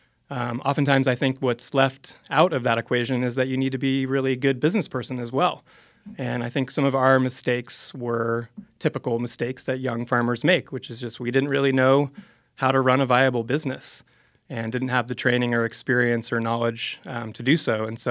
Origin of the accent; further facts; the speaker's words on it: United States; Well, I grew up outside of Washington, D.C. in a big urban and suburban environment, pretty far away from the farm world.